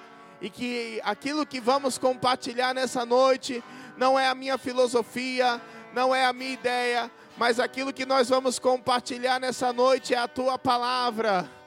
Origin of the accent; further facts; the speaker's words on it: São Vicente, São Paulo, Brazil; Eu sou conterrâneo aqui de vocês, eu sou de São Vicente, né? Conheci o Verbo da Vida já lá no polo do nosso ministério, que é no Nordeste, mas eu sou natural de São Vicente, sempre a cada tempo estou retornando